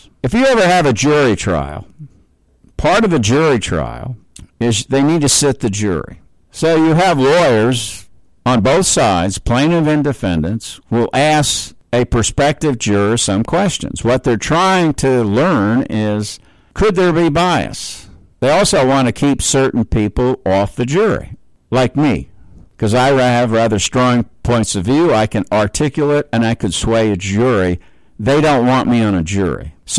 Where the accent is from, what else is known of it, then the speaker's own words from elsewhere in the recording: New York, United States; born there; Well, I'm born in New York. I'm an American.